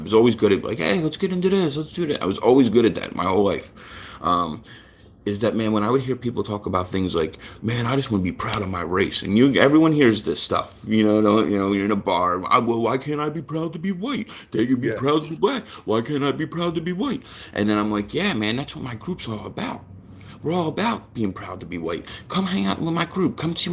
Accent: Philadelphia, Pennsylvania, United States; Alcohol, growing up in the Irish Catholic neighborhood in Philly, alcohol, there was no drinking age where I grew up.

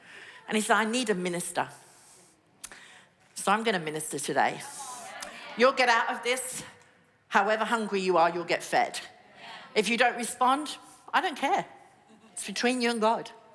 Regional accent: England, United Kingdom; You know, I come from England and we have milk persons.

